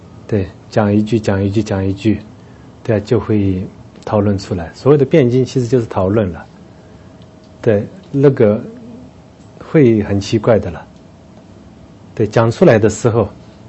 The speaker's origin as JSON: {"language": "Chinese", "region": "Tibet", "country": "China", "said": "我们西藏人会阿弥陀佛"}